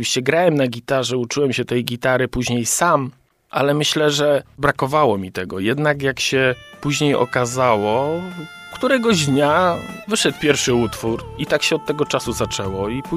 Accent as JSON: {"language": "Polish", "town": "Kalisz", "region": "Greater Poland Voivodeship", "country": "Poland", "tie": "born or raised there", "moved": "as an adult", "said": "Tak, urodziłem się w Kaliszu. Tutaj oczywiście szkoła podstawowa, później szkoła średnia. No i później, że tak powiem, wyjechałem do Poznania na studia teologiczne."}